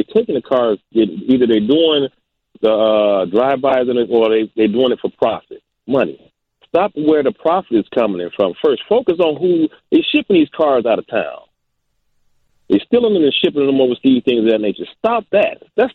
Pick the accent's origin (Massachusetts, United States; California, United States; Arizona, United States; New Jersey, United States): California, United States; Inglewood; Inglewood.